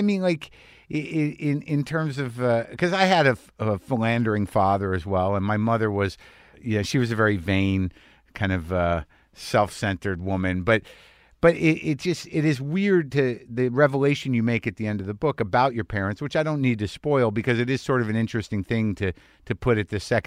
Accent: New Mexico, United States; born or raised there

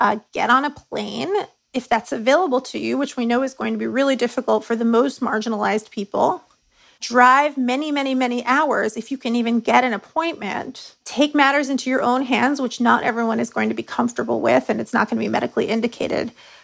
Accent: Texas, United States; As a Texan, if you could get an abortion fund to help you get on a plane, mm. that might end up being your best bet.

